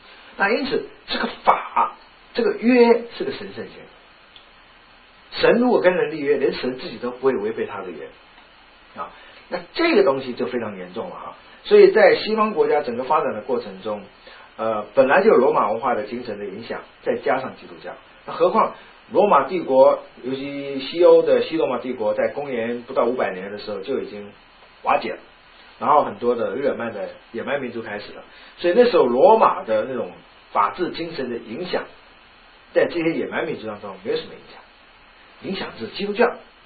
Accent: China; 我们中国人看法是，你规规矩矩按照法来做的人是笨蛋，是中国人的想法。

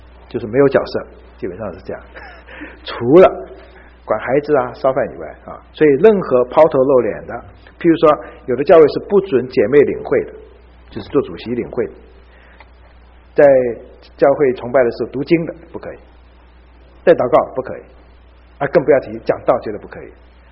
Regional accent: Fujian, China; 那么好像是我们福建人的这种习惯

